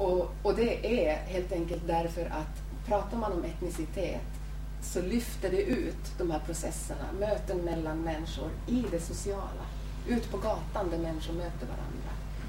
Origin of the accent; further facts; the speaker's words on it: Finland; accent: Finland-Swedish; Jag kommer från Finland, men jag är finlandssvensk. Och det hörs kanske på mitt språk.